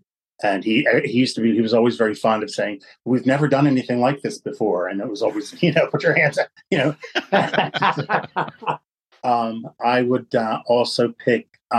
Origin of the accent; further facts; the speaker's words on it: Falkirk, Scotland, United Kingdom; I grew up in Falkirk. We had freight train right behind our house, you know, would shake the entire house